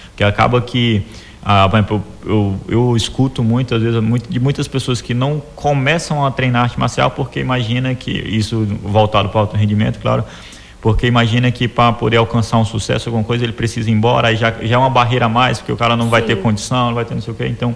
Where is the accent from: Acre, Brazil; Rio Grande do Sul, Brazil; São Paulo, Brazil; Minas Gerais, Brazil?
Acre, Brazil; a gente é do Acre, a gente é um povo guerreiro.